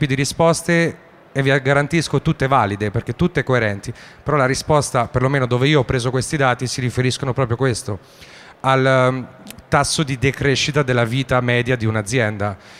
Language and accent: Italian; Ancona, Marche, Italy; Io ho voluto importare, sono di Ancona, non ve l'ho detto prima, ho voluto importare nelle Marche questo format